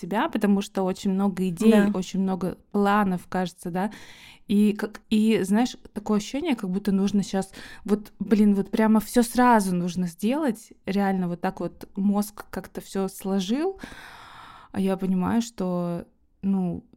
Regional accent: Montenegro; я из Черногории, и сегодня я...

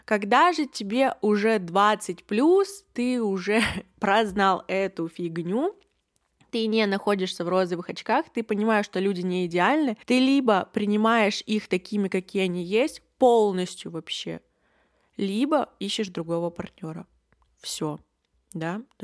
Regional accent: Yekaterinburg, Sverdlovsk Oblast, Russia; мне 22, и я из Екатеринбурга

